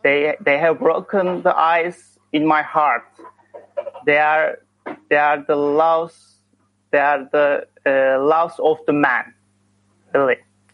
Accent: Turkey; English is a second language; I am from Turkey, and I'm studying for 2 years.

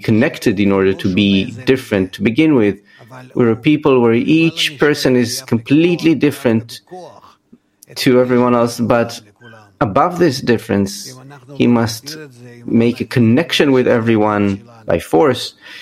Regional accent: Russia; now in Israel; I came from Russia, where the woman is a second-class kind of affair, and I came to Israel.

